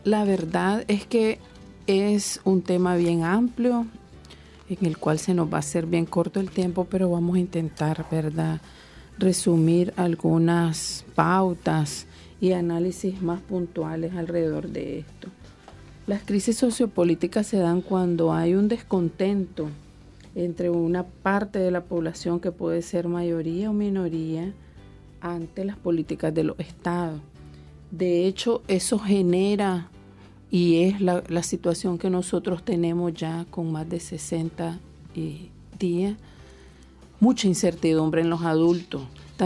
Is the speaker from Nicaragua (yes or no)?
yes; Nicaragua; todos somos nicaragüenses, todos tenemos derecho a estar en este país